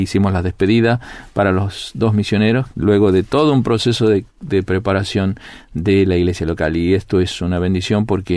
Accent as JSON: {"language": "Spanish", "region": "Tucumán", "country": "Argentina", "moved": "yes", "said": "Bueno, yo soy del norte, de Tucumán, la provincia de Tucumán, que es la provincia más pequeña de Argentina, pero es la más densa."}